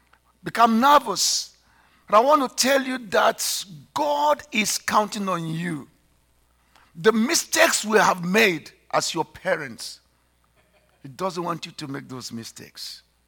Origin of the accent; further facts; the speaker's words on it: Canada; But and I'm Canadian.